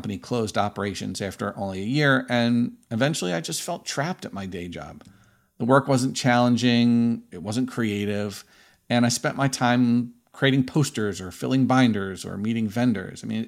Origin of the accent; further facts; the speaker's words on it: Philadelphia, Pennsylvania, United States; accent: Philadelphia; So I grew up in Northeast Philly. You may have noticed from my accent